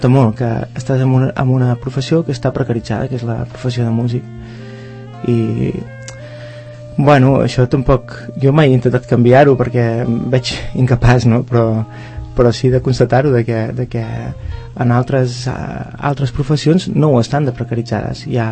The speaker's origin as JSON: {"language": "Catalan", "region": "Catalonia", "country": "Spain", "moved": "as an adult", "lives_now": "Barcelona, Spain", "said": "jo vaig estar aquí a Barcelona, jo soc del Penedès, però vaig venir... ja de gran"}